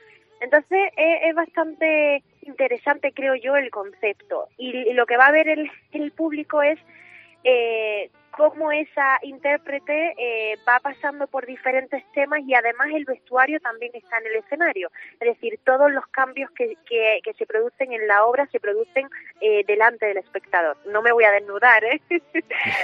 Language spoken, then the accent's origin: Spanish; Jaén, Andalusia, Spain; now in Madrid, Spain; Y soy jienense ante todo, porque me siento muy orgullosa de mi tierra, aunque viva en Madrid ahora.